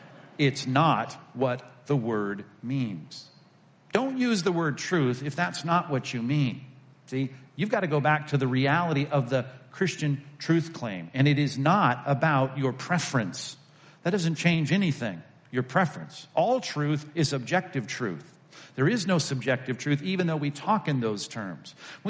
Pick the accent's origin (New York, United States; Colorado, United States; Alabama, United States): New York, United States; I'm from New York. This is true pizza.